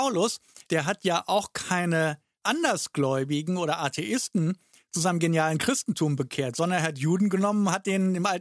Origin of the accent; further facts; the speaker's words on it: West Germany, Germany; sag ich jetzt mal als Wessi